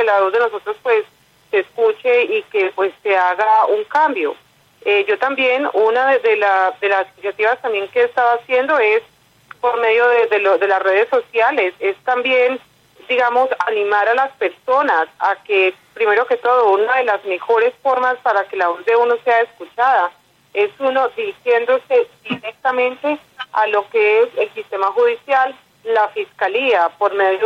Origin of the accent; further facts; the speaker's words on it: Colombia; para que nuestra voz como ciudadanos colombianos que somos